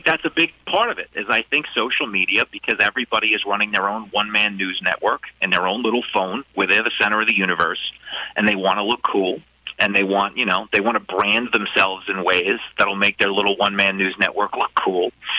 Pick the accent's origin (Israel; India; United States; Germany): United States; New York City, New York; whether it was like cheap beer or God knows what else growing up in New York City.